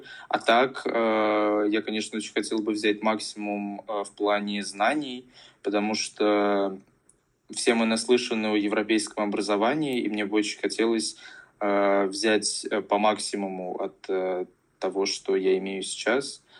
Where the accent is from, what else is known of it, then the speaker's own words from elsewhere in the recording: Moscow, Russia; Я москвич, поэтому сужу по Москве.